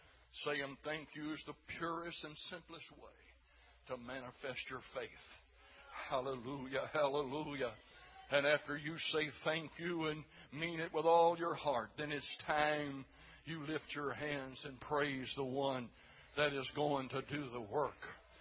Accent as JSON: {"language": "English", "town": "Waterproof", "region": "Louisiana", "country": "United States", "tie": "born or raised there", "said": "I was raised in Louisiana, and I was raised in the country 12 miles outside of a little old town called Waterproof"}